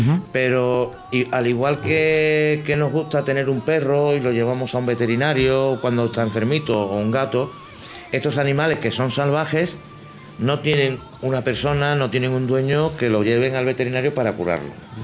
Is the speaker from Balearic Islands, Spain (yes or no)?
no; Seville, Andalusia, Spain; now in Madrid, Spain; Nací en Sevilla.